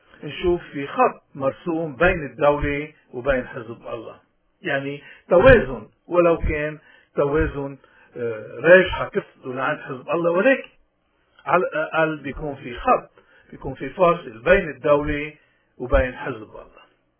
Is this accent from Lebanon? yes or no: yes; Lebanon; accent: Lebanese; بلهجتنا اللبنانية او بلغتنا العامية